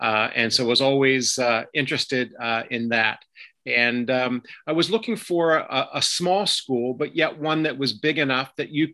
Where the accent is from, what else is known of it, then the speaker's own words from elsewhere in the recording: Lancaster, Pennsylvania, United States; Lancaster, Pennsylvania, which is where I live today.